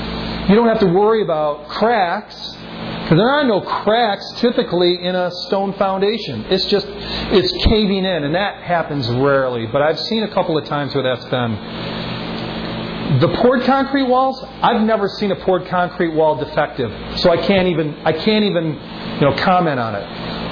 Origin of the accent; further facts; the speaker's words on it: Buffalo, New York, United States; And then there's one that you hardly ever see that I grew up in Buffalo